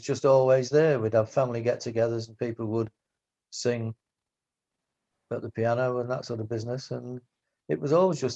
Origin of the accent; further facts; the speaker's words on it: Cleethorpes, Yorkshire and the Humber, United Kingdom; born there; Yeah, I was born in 1950 in Cleethorpes, which is just down the road.